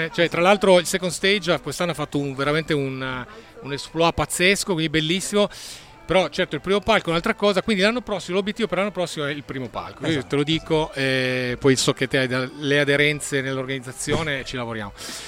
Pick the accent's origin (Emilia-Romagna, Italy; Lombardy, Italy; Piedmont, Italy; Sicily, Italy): Piedmont, Italy; Almese; Sì, noi siamo di Torino, in realtà una piccola rappresentanza della band è proprio della Val di Susa, perché siamo di Almese, io e Sara siamo di Almese